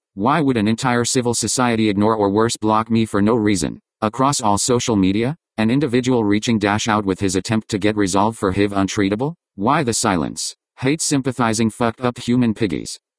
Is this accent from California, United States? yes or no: yes; San Bernardino, California, United States; In session with the HIV doctor here in my hometown of San Bernardino